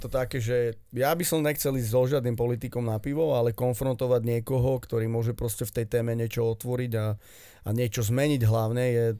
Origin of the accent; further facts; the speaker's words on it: Spišské Tomášovce, Košice Region, Slovakia; Som zo Spišských Tomášovec. Tam som prežil prvých 12 rokov života.